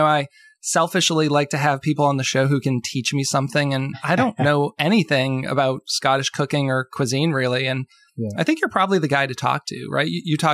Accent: New England, United States; I'm from New England, and I think of, you know, like we have lobster coming from Maine

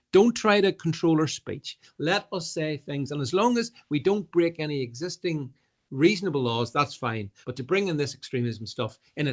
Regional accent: Northern Ireland, United Kingdom; listen, I'm from Northern Ireland.

